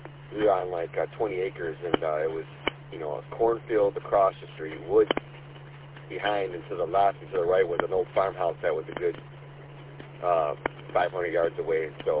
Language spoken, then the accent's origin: English; Marine City, Michigan, United States; But I grew up in Marine City, and it's gotten more popular, but it hasn't hit that same popularity that Romeo has